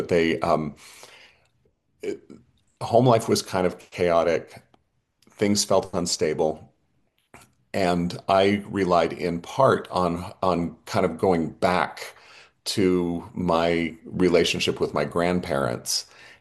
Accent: Utah, United States; born there; I was born in the Salt Lake area to a what I think of as a devout Latter-day Saint family

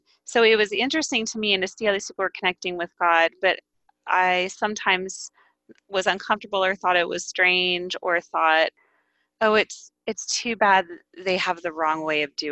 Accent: Pacific Palisades, California, United States; I grew up in Los Angeles, a town called Pacific Palisades. It was on the coast.

